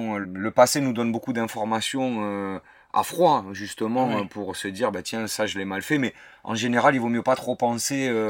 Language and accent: French; Toulouse, Occitanie, France; Je suis toulousain en plus